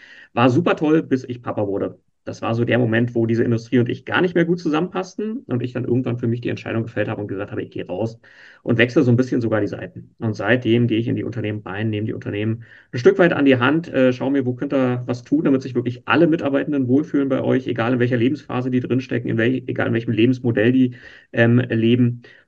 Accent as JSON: {"language": "German", "region": "Berlin", "country": "Germany", "said": "Ich bin Berliner, ich wohne mit meiner Familie in Berlin"}